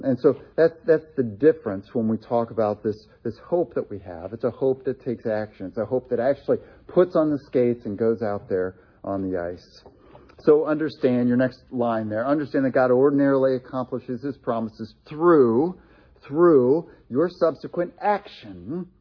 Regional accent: Delaware, Ohio, United States; And he spoke at Gray Chapel in my hometown, political speech in his campaign.

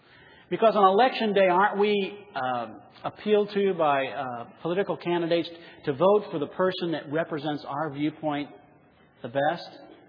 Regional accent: Illinois, United States; working at Chuck Sunoco on South Main Street in the little town I grew up in Illinois.

